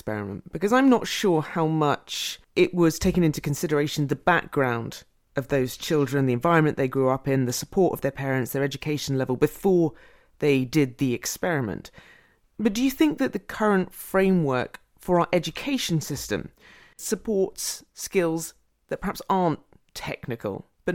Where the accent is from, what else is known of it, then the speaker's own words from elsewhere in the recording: Norway; now in United Kingdom; I was born and raised in Norway before moving to school in the UK.